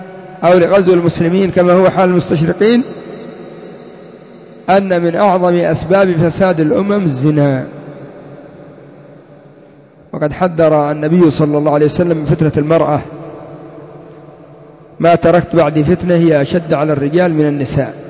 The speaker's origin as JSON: {"language": "Arabic", "country": "Yemen", "said": "هذا الأمر إن لم يقع عندنا في اليمن بحمد الله"}